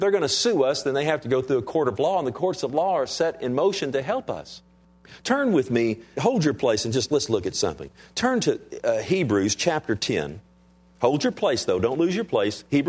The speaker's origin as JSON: {"language": "English", "country": "United States", "said": "I thank God that I'm an American."}